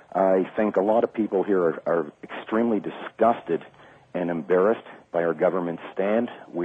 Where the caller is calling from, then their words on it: Toronto, Ontario, Canada; I'm calling from Toronto, Canada.